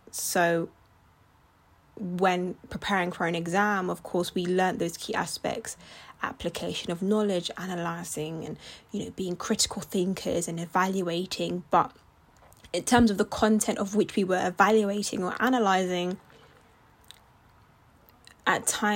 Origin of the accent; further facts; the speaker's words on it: United Kingdom; I was raised in Britain, but I also have my background, my culture, my heritage, my ancestors, my family are originally back from Kenya, and that is where I'm from.